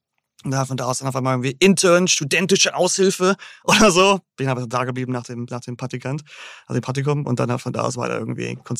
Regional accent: Großhansdorf, Schleswig-Holstein, Germany; Ja, ich bin aufgewachsen in Groß-Hansdorf, Endstation U1. Und dann bin ich in die Stadt gezogen, als ich irgendwie so 18 war oder so.

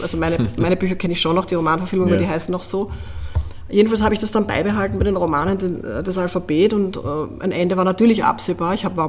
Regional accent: Vienna, Austria; Als Wienerin.

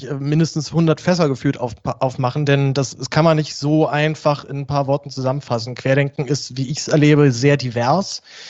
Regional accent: Berlin, Germany; born there; now in Reutlingen, Germany; ich bin 27 Jahre alt, ich bin gebürtig Berliner, bin jetzt allerdings gerade zu meiner eigenen Überraschung nach Süddeutschland gezogen, genauer gesagt nach Reutlingen

